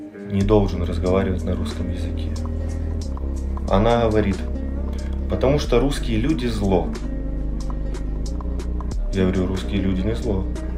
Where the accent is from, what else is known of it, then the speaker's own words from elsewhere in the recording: Ukraine; Я говорю: я с Украины.